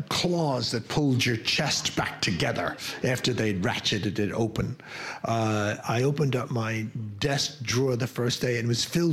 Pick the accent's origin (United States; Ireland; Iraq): Ireland; He's from Ireland, and I'm Irish, and there's, you know, we have a different way of dealing with each other.